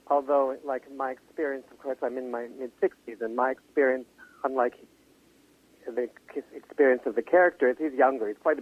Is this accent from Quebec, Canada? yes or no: no; Peterborough, Ontario, Canada; also born or lived in Kamloops, Canada; It's very different from my hometown in southern Ontario, Peterborough, uh-huh.